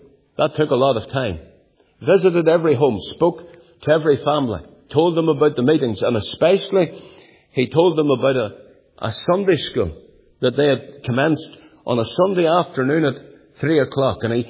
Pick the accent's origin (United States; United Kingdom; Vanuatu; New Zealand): United Kingdom; Northern Ireland; I'm just a boy, just a lad, growing up in Northern Ireland at that time when Dr. Paisley was so prominent.